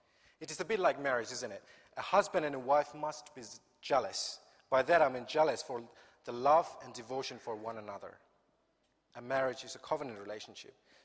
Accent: India; I come from India, where idol worship is prevalent.

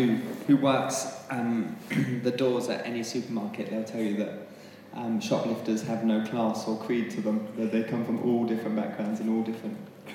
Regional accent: London, United Kingdom; I was brought up in central London, so my parents lived just by the Imperial War Museum.

